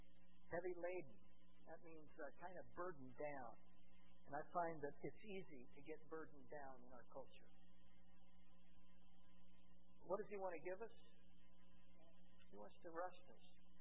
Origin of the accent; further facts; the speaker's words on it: Chicago, Illinois, United States; And I'm from Chicago.